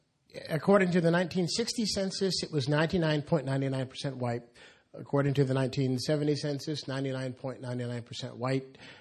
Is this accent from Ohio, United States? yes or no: yes; Akron, Ohio, United States; born there; I was born in Akron, Ohio, and we didn't know really any white people